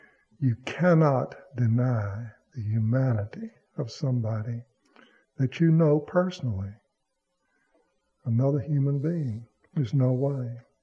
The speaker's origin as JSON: {"language": "English", "region": "Mississippi", "country": "United States", "said": "And of course, he knew I was from Mississippi, and we would have coffee together and talk together."}